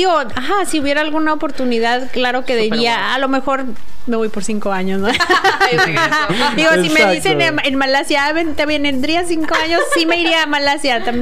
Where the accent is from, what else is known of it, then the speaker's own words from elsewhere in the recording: Tijuana, Baja California, Mexico; No, sí soy de Tijuana, porque hay mucha gente que somos de Tijuana que no nacimos aquí. Ajá. Yo llegué cuando tenía 13 años.